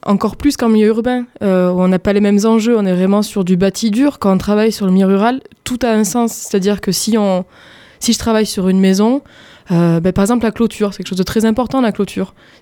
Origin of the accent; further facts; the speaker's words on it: Occitanie, France; Alors moi je suis originaire de l'Aveyron, donc je connais un petit peu la Lozère